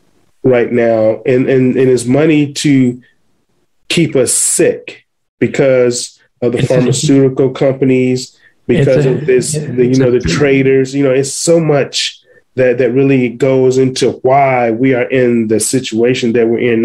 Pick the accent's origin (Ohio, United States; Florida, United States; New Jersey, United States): Ohio, United States; Cleveland; we did that where I grew up in Cleveland. You know, in Ohio, I remember us having a community garden